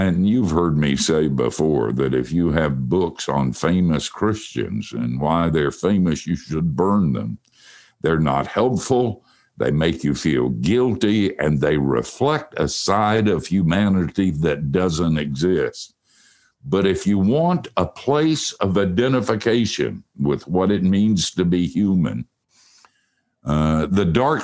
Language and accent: English; the South, United States; You know, I grew up in the South, and my mother always made that stuff.